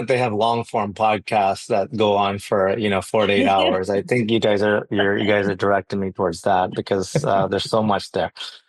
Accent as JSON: {"language": "English", "town": "Houston", "region": "Texas", "country": "United States", "tie": "born or raised there", "also_born_or_lived": "Chicago, United States", "said": "I was born in Chicago. We moved to Texas when I was little. So, you know, I'm an ABCD kind of, if anybody knows that term."}